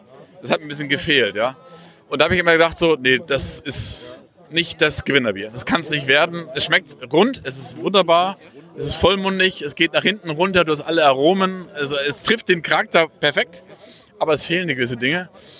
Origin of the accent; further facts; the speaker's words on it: Hamburg, Germany; born there; now in Munich, Germany; Ich bin in Hamburg geboren und habe meine Familie in Hamburg, meine Schwester lebt da, meine Familie lebt da.